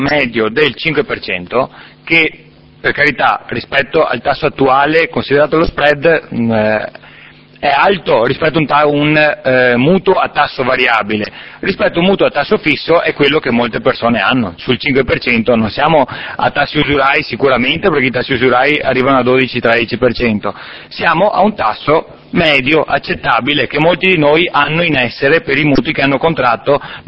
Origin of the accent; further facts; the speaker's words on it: Veneto, Italy; E allora va bene che siamo veneti e siamo bravi e siamo buoni